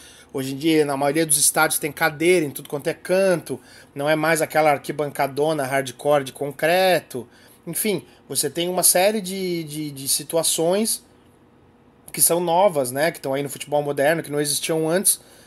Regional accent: Indaial, Santa Catarina, Brazil; Eu lembro que quando eu era criança em Indaial

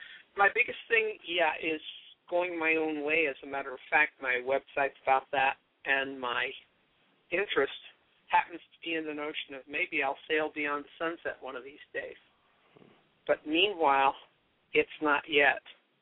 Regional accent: Washington, District of Columbia, United States; now in Virginia, United States; which happens to be in my hometown or in my greater hometown, Washington, D.C.

